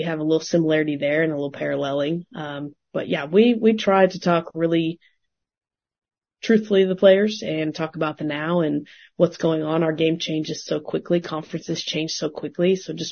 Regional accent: Arizona, United States; That is true. I am from Arizona.

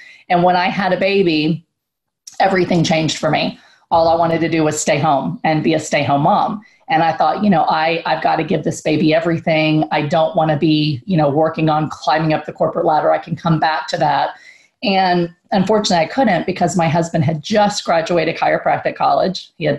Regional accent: San Antonio, Texas, United States; I grew up in Section 8 apartments in your neck of the woods in San Antonio, Texas.

